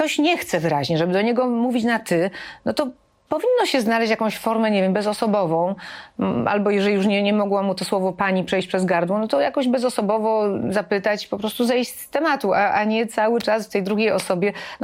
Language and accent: Polish; Silesian Voivodeship, Poland; bo ja jestem ze Śląska, a na Śląsku kobiety są właśnie bardzo praktyczne